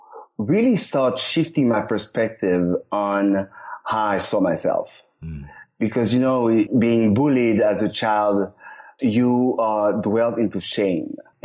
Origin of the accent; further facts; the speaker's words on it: Haiti; now in United States; growing up in Haiti, being gay